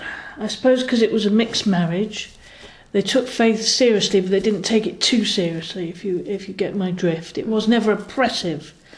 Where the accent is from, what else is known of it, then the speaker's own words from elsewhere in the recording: Gravesend, South East England, United Kingdom; I was born in Kent and brought up in Gravesend in Kent.